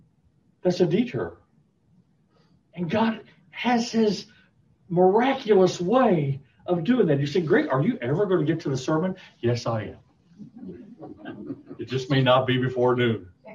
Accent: Missouri, United States; now in Texas, United States; I didn't know Texas existed because I was from Missouri.

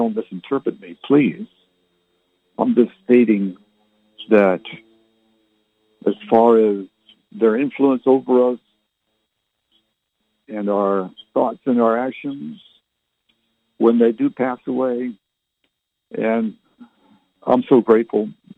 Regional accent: Barrie, Ontario, Canada; also born or lived in Halifax / Fredericton / Oromocto / Ottawa; Born in Barrie, Ontario. I lived in Halifax, Nova Scotia, two places in New Brunswick, Fredericton and Oromocto, and the capital, Ottawa. For a total of 17 years altogether

